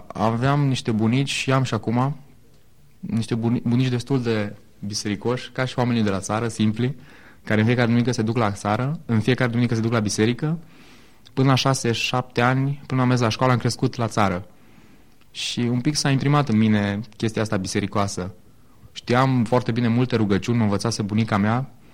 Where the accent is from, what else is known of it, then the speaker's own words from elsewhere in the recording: Oradea, Bihor County, Romania; now in Timișoara, Romania; stau în Timișoara, studiez aici de un an, sunt anul 2 la telecomunicații, la o specializare de multimedia. De origine sunt din Oradea și părinții mei și familia mea, toți jumătate din prietenii mei au rămas acolo.